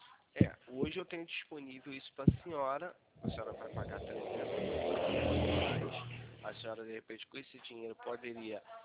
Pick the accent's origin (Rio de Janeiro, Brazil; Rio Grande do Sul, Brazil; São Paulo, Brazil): Rio de Janeiro, Brazil; eu sou do Rio de Janeiro, tá?